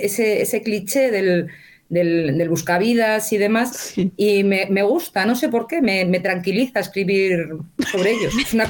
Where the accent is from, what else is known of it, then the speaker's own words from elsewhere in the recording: Valladolid, Castile and León, Spain; A mí me hubiese gustado enmarcarlo aquí en Valladolid, ¿no? Porque sí me gusta escribir también de mi tierra.